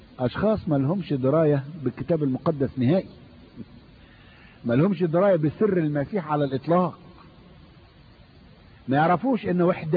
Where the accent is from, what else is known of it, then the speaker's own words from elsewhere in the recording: Sudan; والحساسية اللي جايين احنا بيها من السودان بين ام درمان والخرطوم ما لها وجود في مجتمعنا